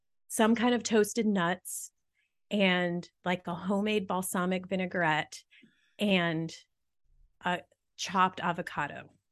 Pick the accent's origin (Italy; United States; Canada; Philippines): United States; Toledo, Ohio; now in Jacksonville, United States; I grew up in Toledo, Ohio.